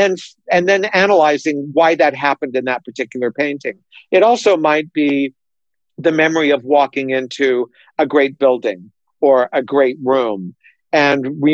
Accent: Las Vegas, Nevada, United States; also born or lived in Salt Lake City; Well, I was almost born in Las Vegas. My father moved the family there when I was three. I was born in Salt Lake City.

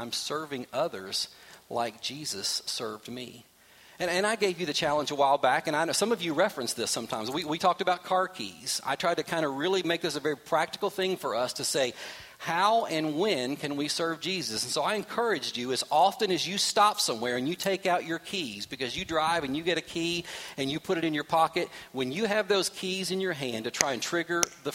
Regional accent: Virginia, United States; hey, we're here from Virginia.

